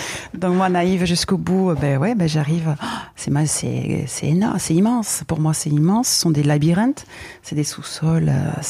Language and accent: French; Biarritz, Nouvelle-Aquitaine, France; m'a dit, donc savait que j'étais de Biarritz et tout ça